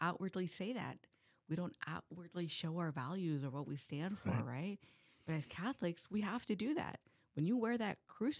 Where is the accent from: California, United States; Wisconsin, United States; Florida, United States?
California, United States; And yes, we're in Sacramento, but I've always been a Warriors fan. I grew up in the Bay Area.